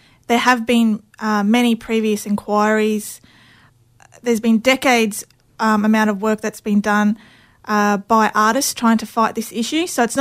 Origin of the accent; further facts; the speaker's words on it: North Stradbroke Island, Queensland, Australia; I'm from the Quandamooka people of North Stradbroke Island.